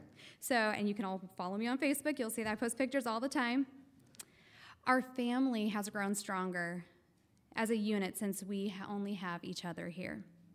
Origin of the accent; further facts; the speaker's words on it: Idaho, United States; born there; I was born in Idaho, as many of you know, and I was the oldest of two children.